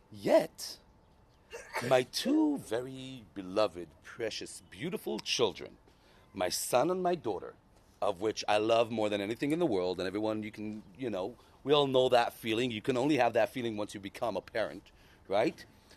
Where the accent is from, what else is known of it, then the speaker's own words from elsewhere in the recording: Israel; I was born here in Israel, and soon I'll relate to that as well, because it adds a lot to be born here and raised here my entire life.